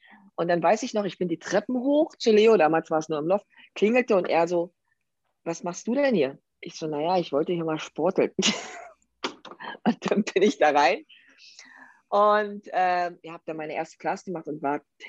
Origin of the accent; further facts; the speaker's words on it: East Germany, Germany; ich komme ja aus dem Ostteil Deutschlands, ja, aus der DDR.